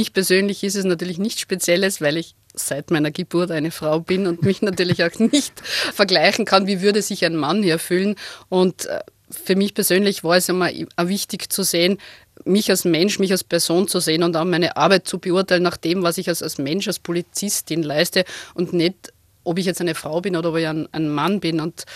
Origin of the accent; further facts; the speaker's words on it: Krems, Lower Austria, Austria; born there; Also ich bin gebürtige Kremserin, also ich komme aus der Wachau. Also es ist nicht ganz so klassisch flaches Niederösterreich, sondern wir haben zumindest das schöne Donautal. Und ich kann mittlerweile sagen, ich habe zwei Heimatorte